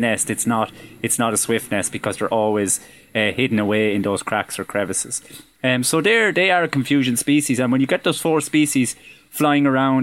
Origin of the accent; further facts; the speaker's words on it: Mountmellick, County Laois, Ireland; now in Mountrath, Ireland; The two times I seen swifts in the last couple of days was in Mount Rath, where I live nearby, and also my hometown in Mount Mellick, which is a hotspot for swifts in County Leash.